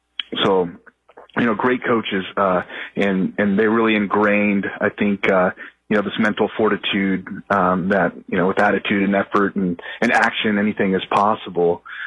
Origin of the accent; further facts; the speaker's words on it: Olympia, Washington, United States; I'm from Olympia. I'm an Olympia Bear. You know, that's kind of where it all began, I should say.